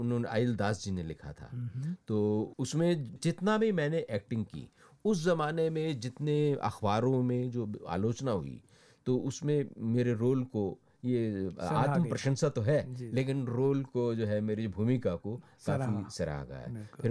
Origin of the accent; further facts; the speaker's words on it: Haryana, India; अब मैं हरियाणा से हूँ, मैं आपको बताऊंगा हरियाणा में लोकगीत